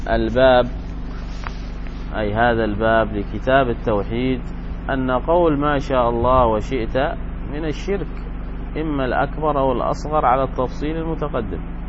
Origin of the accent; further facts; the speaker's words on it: Yemen; يعني عندنا في اليمن